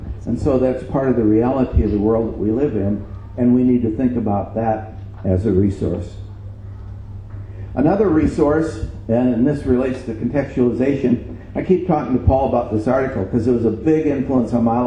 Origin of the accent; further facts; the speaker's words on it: United States; I come from the United States, and people in the United States like to think, well, everyone else is corrupt, but we are not.